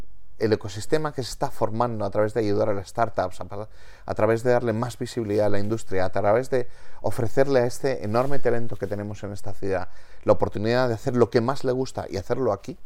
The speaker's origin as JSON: {"language": "Spanish", "country": "Spain", "said": "Y yo soy español."}